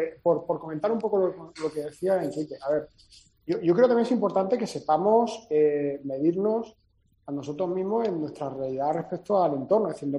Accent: Málaga, Andalusia, Spain; me encantaría como malagueño

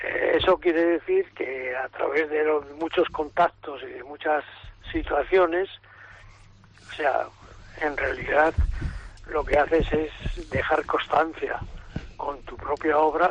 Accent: Comillas, Cantabria, Spain; poder llegar a mi pueblo, o sea, a llegar a Comillas, ¿no? Y decir, oye, yo he salido de aquí y vuelvo aquí.

